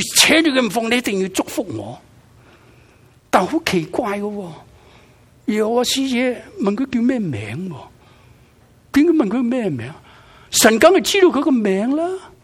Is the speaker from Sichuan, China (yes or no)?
no; Guangdong, China; 我们广东人说